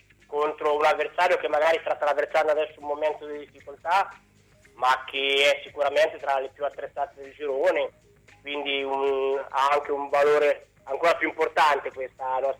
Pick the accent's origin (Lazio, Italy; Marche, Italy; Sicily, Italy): Marche, Italy; Ancona; da anconetano